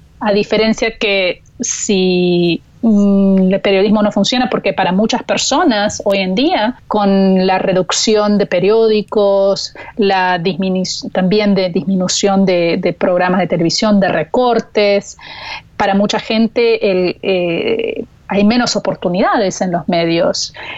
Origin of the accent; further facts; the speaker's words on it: United States; Yo soy las dos cosas, soy americana y soy latina.